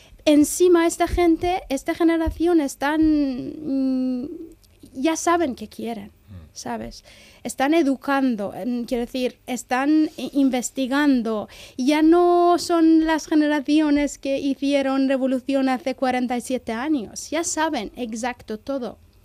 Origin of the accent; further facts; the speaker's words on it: Iran; Spanish is a second language; ellos van a hacer un cambio brutal en mi país, en la historia de Irán.